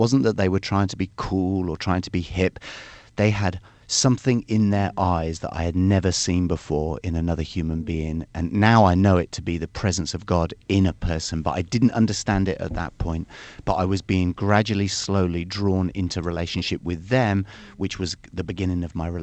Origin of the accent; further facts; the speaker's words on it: England, United Kingdom; born there; from Dublin, Ireland, and moved over to England, where he met my mom and had our children there. So I was born in England.